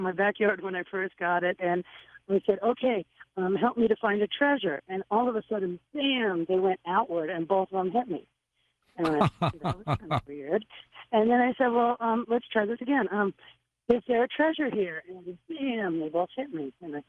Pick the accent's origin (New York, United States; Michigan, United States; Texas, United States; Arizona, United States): New York, United States; also born or lived in New Jersey; now in Washington, United States; No, I was born in New York. I was born in New Jersey, but I lived in New York and grew up there in foster homes.